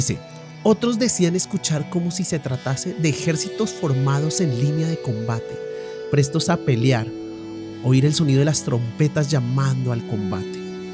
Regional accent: Bogotá, Colombia; Bueno, no es tan difícil, somos bogotanos sí.

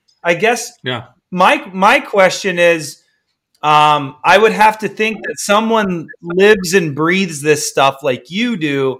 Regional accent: Ohio, United States; because I'm from Ohio, good or bad.

